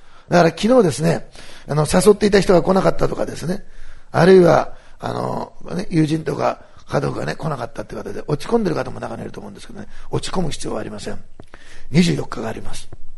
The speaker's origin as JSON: {"language": "Japanese", "region": "Osaka", "country": "Japan", "tie": "born or raised there", "said": "せっかく兵庫に行くんだから、ね、ふるさとの大阪でも福音を語れたらいいなって"}